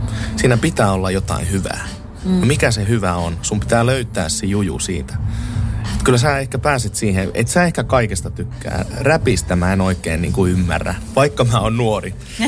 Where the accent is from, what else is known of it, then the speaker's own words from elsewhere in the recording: Kokkola, Central Ostrobothnia, Finland; Mä oon Kokkolasta kotoisin ja Pookihan on aina kuulunut Kokkolaan.